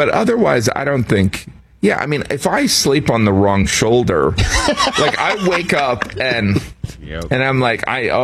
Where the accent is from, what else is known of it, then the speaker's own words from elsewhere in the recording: Chicago, Illinois, United States; I grew up in Chicago listening to, Cubs games and White Sox games.